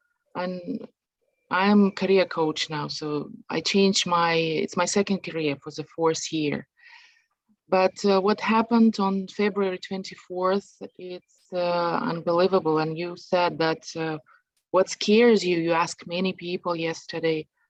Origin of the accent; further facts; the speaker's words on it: Ukraine; I represent Phoenix Group Foundation from Ukraine. We are from Ukraine.